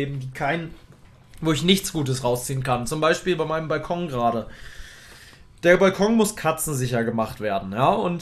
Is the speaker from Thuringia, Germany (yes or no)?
no; Hamburg, Germany; der wohnt dann in Hamburg, in meiner Heimat